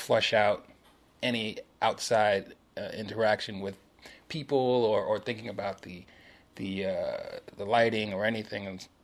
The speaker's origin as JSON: {"language": "English", "town": "Harlem", "region": "New York", "country": "United States", "tie": "born or raised there", "said": "I was a good kid growing up in Harlem."}